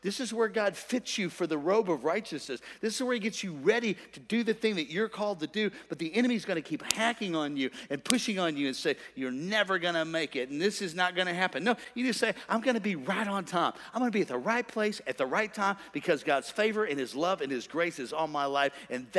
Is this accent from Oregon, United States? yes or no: no; St. Louis, Missouri, United States; I grew up super poor in St. Louis. We didn't have any money.